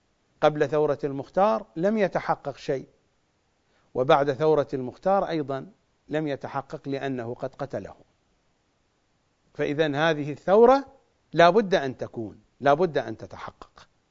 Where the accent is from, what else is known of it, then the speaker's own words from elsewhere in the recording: Iraq; accent: Iraqi; نحن في لهجتنا العراقية نقول ميثم